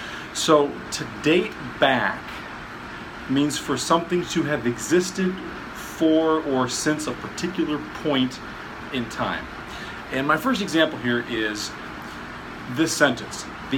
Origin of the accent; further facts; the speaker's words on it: Omaha, Nebraska, United States; There are very few buildings left in my hometown of Omaha that date back to the 19th century.